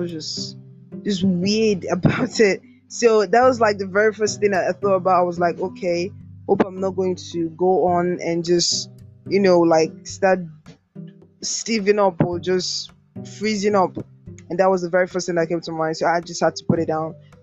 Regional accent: Nigeria; first language Igbo; English is a second language; I am an Igbo girl, and try as I might, my mother tongue will always, I mean, always forever internally be a part of me.

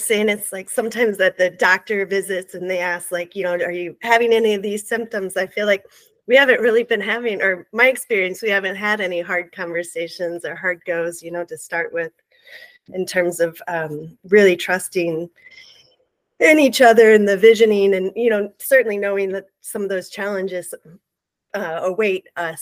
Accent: St. Louis, Missouri, United States; So, I guess I also say that St. Louis is my hometown.

